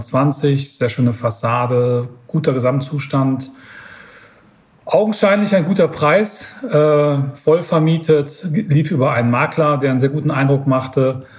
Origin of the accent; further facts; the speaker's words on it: Münster, North Rhine-Westphalia, Germany; Ich sitze ja hier in Niederbayern und ich komme ursprünglich aus Münster.